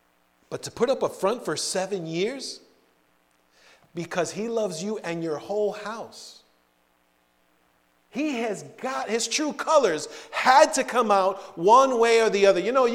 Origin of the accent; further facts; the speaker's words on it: New York, United States; I'm from New York, you know, so I'm going to tell you right now that I, you know, it's hard for me to trust anybody.